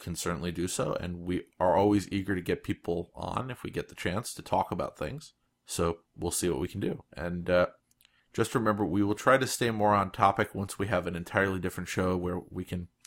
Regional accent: New York, United States; accent: New York; He's making fun of my New York accent.

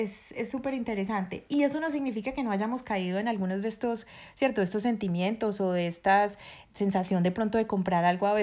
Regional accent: Colombia; la ciudad en la que yo crecí en Colombia

